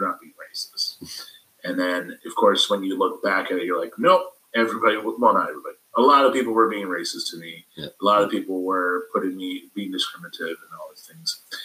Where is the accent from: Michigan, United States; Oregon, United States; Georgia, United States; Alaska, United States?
Oregon, United States; Gresham; also born or lived in Honolulu, Hawaii / Hilo, Hawaii; I was born actually in Honolulu, Hawaii, and I was raised till I was 11 in Hilo, and then I moved here to Portland and grew up in the Gresham area till I was like 20.